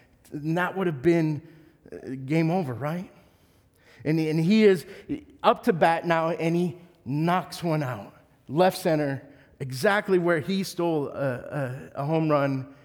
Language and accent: English; Minnesota, United States; but I grew up in Minnesota, where I'm a Twins fan.